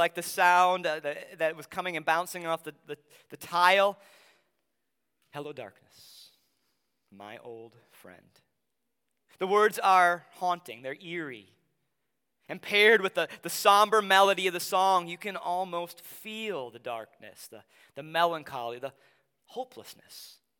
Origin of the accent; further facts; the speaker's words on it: La Crosse, Wisconsin, United States; there were many road trips across the great state of Wisconsin from where I grew up in La Crosse to my grandparents' home on the east side of the state.